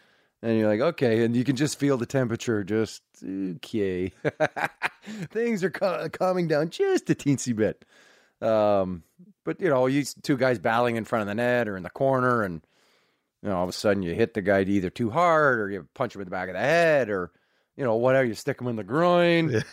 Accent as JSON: {"language": "English", "town": "Dryden", "region": "Ontario", "country": "Canada", "tie": "born or raised there", "said": "you ask me about growing up in Dryden, he left. When I got to high school, he left to go play junior hockey in Thunder Bay."}